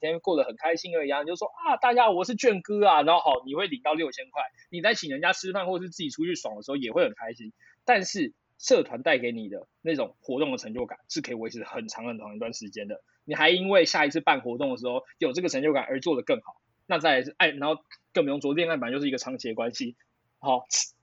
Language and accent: Chinese; Taipei, Taiwan; 没有，我都住家。我是一个台北人，就是好。